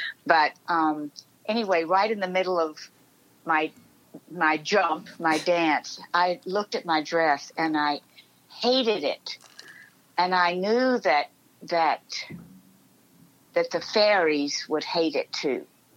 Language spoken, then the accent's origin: English; Atlanta, Georgia, United States; now in New York, United States; I grew up in Atlanta, Georgia, and my first memory really is dancing.